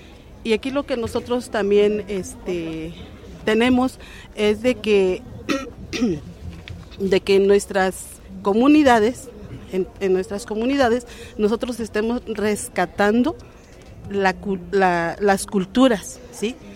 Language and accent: Spanish; Oaxaca, Mexico; todo aquello que nos pertenece como oaxaqueños, como mexicanos